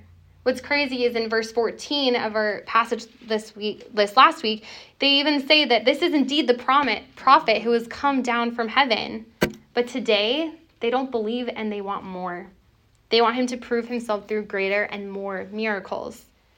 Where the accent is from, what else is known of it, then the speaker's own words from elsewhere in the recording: California, United States; I'm from Southern California, and there's always someone trying to get a record label and singing somewhere.